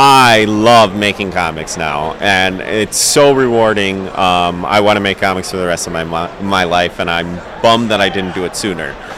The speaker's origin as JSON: {"language": "English", "town": "Detroit", "region": "Michigan", "country": "United States", "lives_now": "San Diego, United States", "said": "I'm originally from San Diego, or I live in San Diego, excuse me. I'm originally from Detroit, so I have kind of connections all through the U.S."}